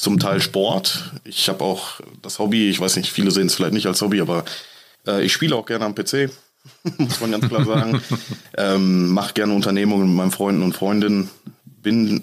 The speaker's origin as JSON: {"language": "German", "town": "Bochum", "region": "North Rhine-Westphalia", "country": "Germany", "tie": "born or raised there", "also_born_or_lived": "Unna", "said": "Nee, geboren bin ich in Unna, aber ich bin seit meiner jungen Kindheit, also seit ich 1-2 Jahre alt bin, bin ich in Bochum."}